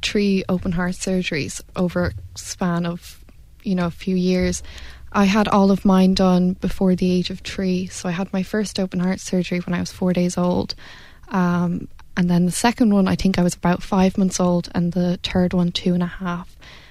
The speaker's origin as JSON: {"language": "English", "country": "United States", "tie": "born there", "said": "I was born in America, so they found out early, thankfully."}